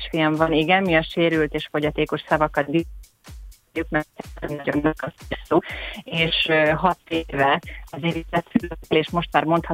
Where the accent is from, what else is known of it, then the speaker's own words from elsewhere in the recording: Zalaegerszeg, Zala, Hungary; now in Budapest, Hungary; én 8 éve költöztem Budapestre, és előtte Zalaegerszegen éltem, ott is születtem.